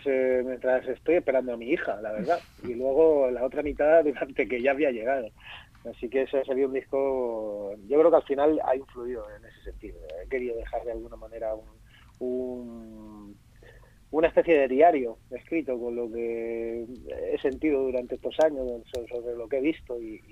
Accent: Region of Murcia, Spain; yo soy murciano, con lo cual Alicante lo tengo cerca y he estado 20.000 veces ahí tocando en un montón de sitios

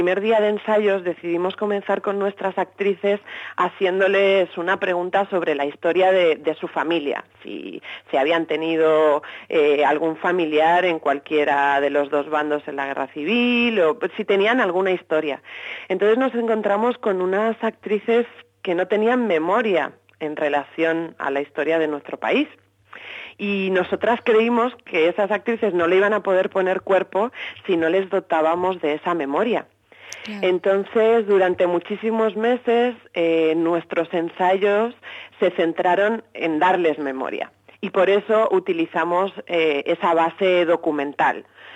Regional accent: Spain; now in Buenos Aires, Argentina; nosotros, Susana Hornos y yo y el resto de actrices somos todas españolas y llevamos viviendo en Buenos Aires bastantes años, en mi caso 7 años ya

